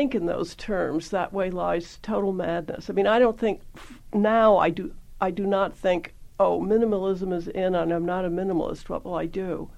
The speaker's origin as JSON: {"language": "English", "town": "Chapel Hill", "region": "North Carolina", "country": "United States", "tie": "born or raised there", "said": "I grew up in Chapel Hill, in North Carolina, and my father was a professor."}